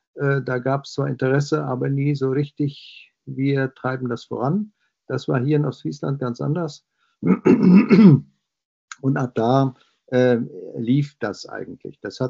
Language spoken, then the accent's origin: German; Belgium; Du hast auch gesagt, ich bin Belgier, das stimmt auch und bin ich es auch geblieben.